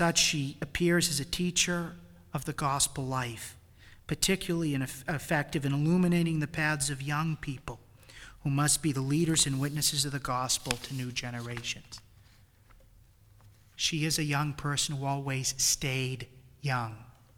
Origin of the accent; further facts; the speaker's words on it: New England, United States; accent: New England; Sorry, with my New England accent, you probably didn't understand what I was saying.